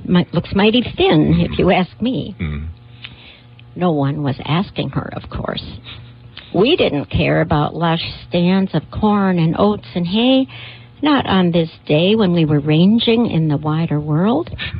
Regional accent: Milltown, Wisconsin, United States; Yes, that's my hometown.

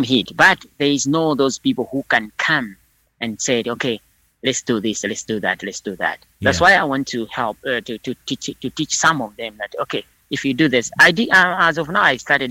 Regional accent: Mulanje, Southern Region, Malawi; I'm from Mulanje. Mulanje is one of the, it's 3,000, it's one of the largest mountain in Malawi and said in Africa.

